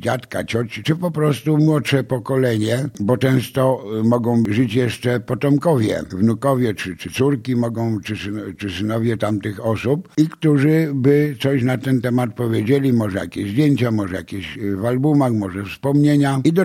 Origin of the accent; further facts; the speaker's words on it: Sandomierz, Świętokrzyskie Voivodeship, Poland; Dzień dobry, jestem z Sandomierza i zaliczam się do seniorów 60+.